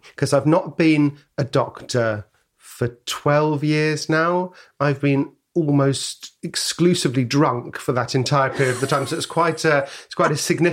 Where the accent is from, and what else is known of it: London, United Kingdom; born or raised there; also born or lived in Brighton